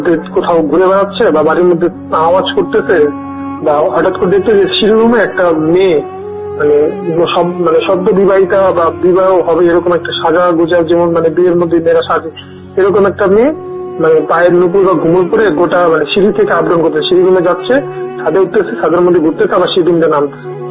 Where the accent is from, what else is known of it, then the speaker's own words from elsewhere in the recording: Dinajpur, Rangpur Division, Bangladesh; আমি Dhaka পলিটেকনিকের final year একজন student. আমার হোমটাউন দিনাজপুরে, দিনাজপুরের একটা উপজেলায়।